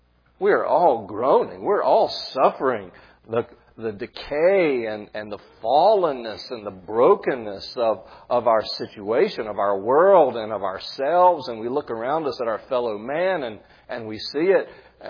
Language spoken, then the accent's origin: English; South Carolina, United States; Even my home state has been in the news recently for a series of earthquakes. South Carolina has always been known for a lot of wonderful things.